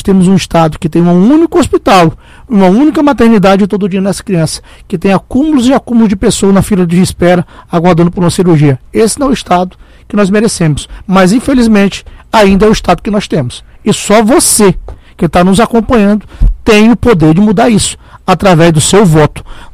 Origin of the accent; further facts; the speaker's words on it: Roraima, Brazil; born there; para esse estado, que é onde eu nasci, onde eu tenho a minha família, e quero ver Roraima um dia poder respirar novos ares